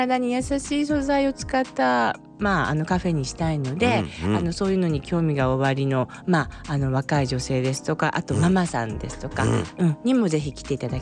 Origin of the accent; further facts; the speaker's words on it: Oita, Japan; すぐ実家の、私大分なんですけども、大分に戻りまして